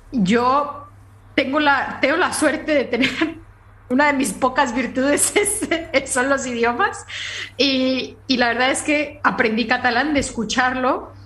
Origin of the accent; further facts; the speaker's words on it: Mexico; Pero yo siempre seré mexicana, es decir, a mí cuando me preguntan de dónde eres, yo soy de México